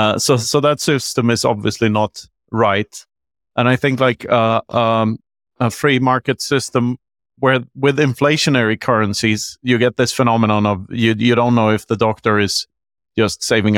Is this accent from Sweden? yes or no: yes; Sweden; I grew up in Sweden, where the healthcare system is very socialized